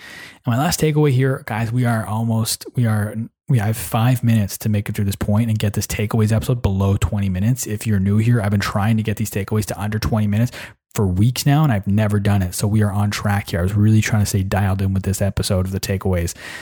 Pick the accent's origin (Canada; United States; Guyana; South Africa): Canada; I'm from Canada. He's living in Poland. I'm in Ottawa.